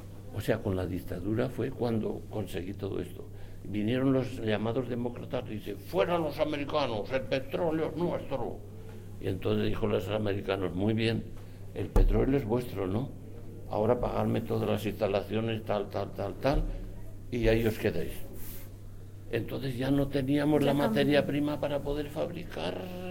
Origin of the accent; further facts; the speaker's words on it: Zaragoza, Aragon, Spain; moved away as an adult; llegamos allá cinco de Zaragoza, todos limpiecitos de dinero, allá al puerto de Caracas.